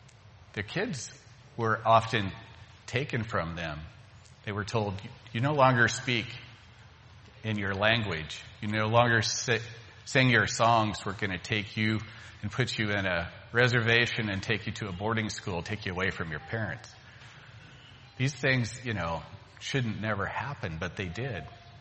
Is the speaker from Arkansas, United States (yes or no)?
yes; Arkansas, United States; I grew up in Arkansas for a while as a kid, so I saw this firsthand.